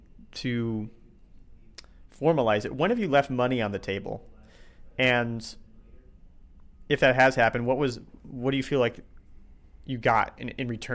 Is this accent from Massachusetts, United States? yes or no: no; Omaha, Nebraska, United States; I grew up in Omaha.